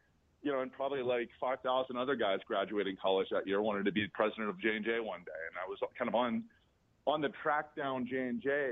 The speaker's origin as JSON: {"language": "English", "town": "Columbus", "region": "Ohio", "country": "United States", "tie": "born or raised there", "said": "I grew up in Columbus, Ohio, one of five kids."}